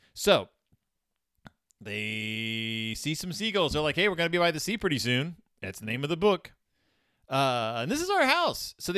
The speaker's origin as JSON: {"language": "English", "town": "Galveston", "region": "Texas", "country": "United States", "tie": "born or raised there", "said": "I grew up around the beach. I grew up near Galveston, Texas. I know what the beach is. It is the Gulf of Mexico."}